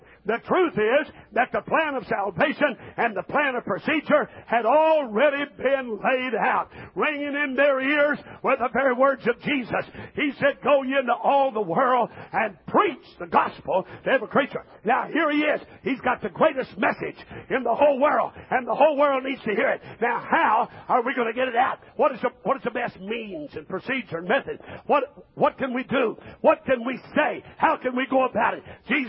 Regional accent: Missouri, United States; I was raised up in Missouri, and Brother Harry Branding was my district superintendent.

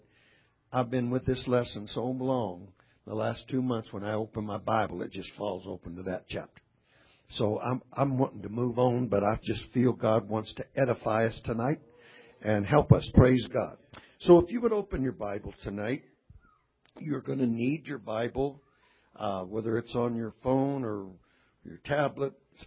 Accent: Texas, United States; born there; That's the town of my birth. I'm a Texan. Hallelujah, by birth.

